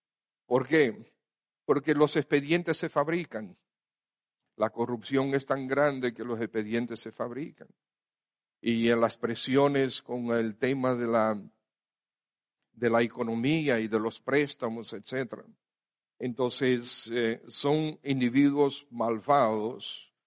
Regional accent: Dominican Republic; no crean que nosotros vamos a ser librados solamente porque somos dominicanos.

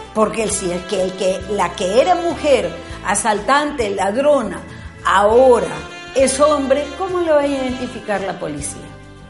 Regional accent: Peru; nuestro país, el Perú, del cual somos nosotros, ciudadanos peruanos, los dueños

